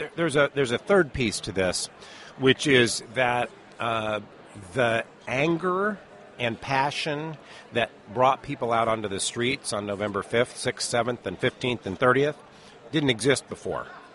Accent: Tennessee, United States; Now... I'm from East Tennessee.

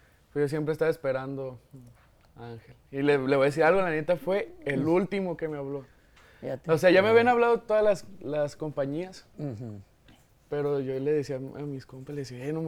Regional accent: Tonalá, Jalisco, Mexico; yo crecí en Tonalá. Okay. Tonalá es una de las zonas de Guadalajara.

